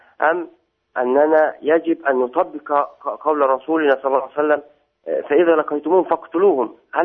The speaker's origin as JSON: {"language": "Arabic", "country": "Egypt", "said": "وماذا تقول فضيلتكم في هؤلاء الذين يحاولون نشر مذاهبهم الهدامة عندنا في مصر الحبيبة؟"}